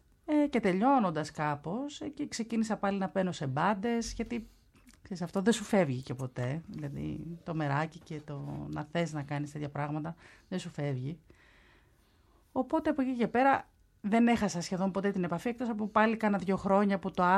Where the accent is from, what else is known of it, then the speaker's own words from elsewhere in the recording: Missolonghi, Western Greece, Greece; σκεπτόμενη ουσιαστικά την πατρίδα μου, δηλαδή το Μεσολόγγι.